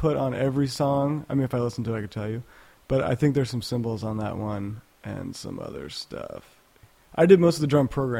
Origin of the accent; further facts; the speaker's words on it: Champaign, Illinois, United States; know each other, and I'll start. I'm from Champaign, Illinois. The Midwest.